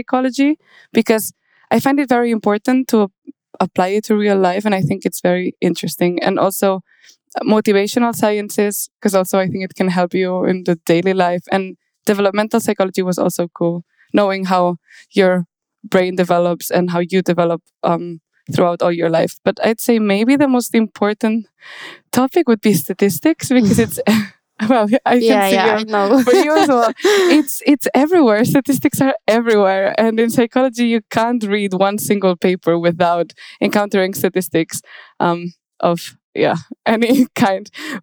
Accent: Barcelona, Catalonia, Spain; I'm 20 years old and I come from Barcelona, Spain.

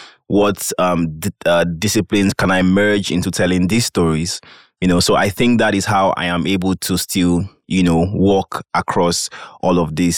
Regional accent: Nigeria; now in Lüneburg, Delaware, United States; I am a student from Nigeria, currently studying at Lufana University in Lüneburg.

